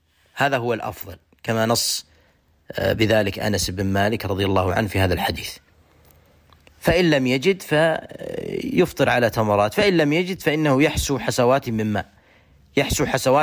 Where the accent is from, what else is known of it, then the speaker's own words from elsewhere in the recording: Saudi Arabia; هو المعتمد عندنا في بلادنا المملكة العربية السعودية.